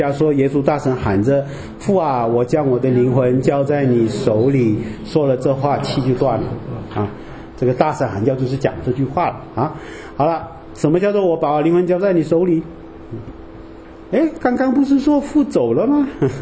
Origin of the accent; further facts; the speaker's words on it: Malaysia; 我们马来西亚人不会喝红酒的啊